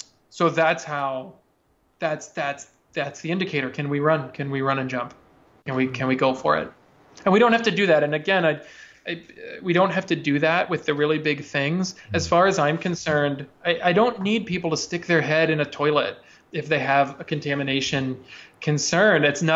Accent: Orlando, Florida, United States; When I was a kid, maybe 8 or 10, I grew up in Orlando, Florida, and there was an Olympic diving center near my house.

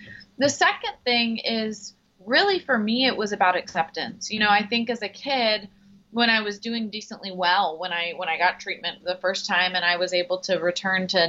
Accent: Houston, Texas, United States; I grew up here in Houston. It's the largest medical center in the world

